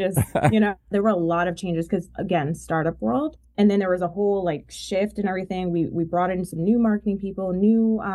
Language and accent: English; New York, United States; moved away; also born or lived in Northern California / Boston; I was born in New York. I spent half my life in New York. Then I moved to Northern California, and then I went to Boston for school.